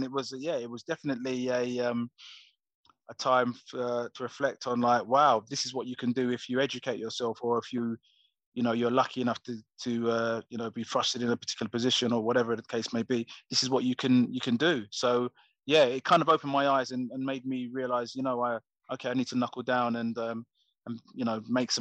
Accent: Coventry, West Midlands, United Kingdom; because I was from Coventry originally

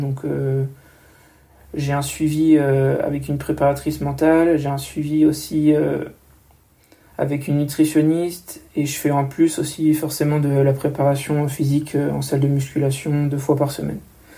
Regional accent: Nantes, Pays de la Loire, France; pas loin de ma ville d'origine, Nantes. Donc, moi, je suis du Grand Ouest.

